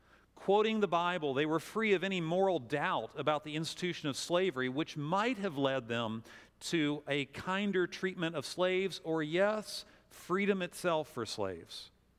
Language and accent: English; Winchester, Virginia, United States; I grew up in Winchester, which is 60 miles from here, highly divided town around the issue of slavery